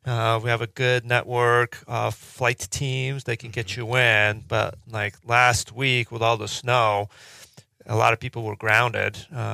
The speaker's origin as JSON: {"language": "English", "town": "Roundup", "region": "Montana", "country": "United States", "tie": "born or raised there", "said": "Well, I'm from Roundup. Well, that's the suburb. people on the East Coast don't get that."}